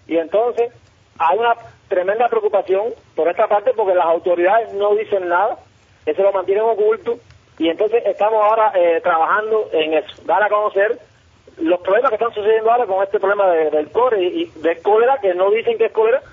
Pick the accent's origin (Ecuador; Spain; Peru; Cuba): Cuba